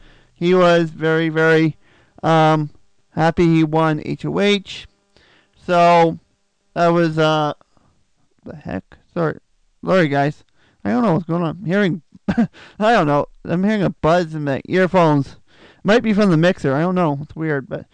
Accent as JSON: {"language": "English", "country": "Canada", "said": "five-pin bowling is huge up here in Canada. And yes, I'm a Canadian"}